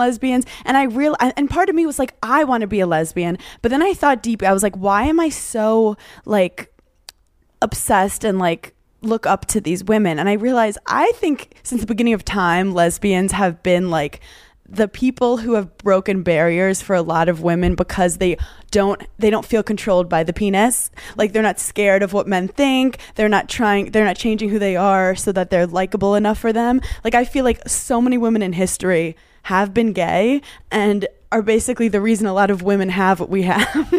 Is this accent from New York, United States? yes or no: yes; Brooklyn, New York, United States; because I'm from Brooklyn. I've never been to Orange County.